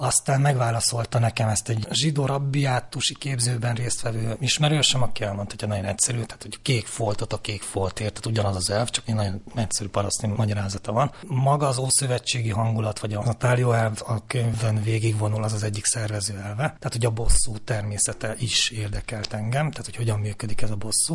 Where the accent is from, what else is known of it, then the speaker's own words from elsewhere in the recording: Romania; Én ebben nőttem fel. 1976-ban születtem, tehát ugye a Ceausescu irának a végét pont elkaptam már, mint ilyen eszmélő aligemberként